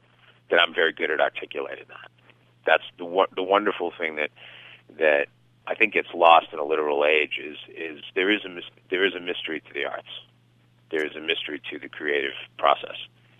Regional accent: Boston, Massachusetts, United States; when you talk about what it was like to grow up in sort of those neighborhoods and then step into Brahmin Boston

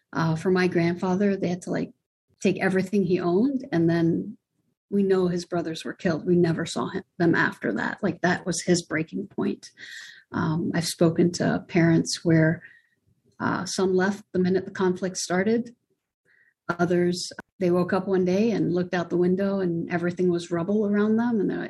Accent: Amman, Amman Governorate, Jordan; The scene reminded me of home. I grew up in the Middle East in Amman, Jordan, and it was what I had missed about home and about the game.

